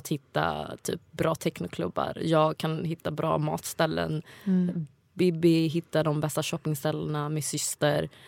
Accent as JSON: {"language": "Swedish", "region": "Värmland", "country": "Sweden", "said": "Jag är från Värmland."}